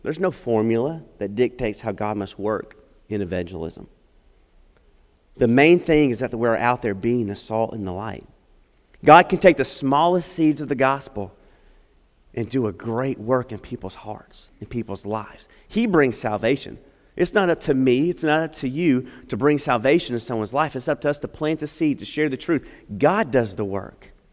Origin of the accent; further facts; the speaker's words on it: Tonopah, Nevada, United States; I grew up in Nevada for a large portion of my life. My dad worked at Area 51, so a little cool thing there. And we would drive. We lived in between Las Vegas and Reno in a little town called Tonopah, Nevada.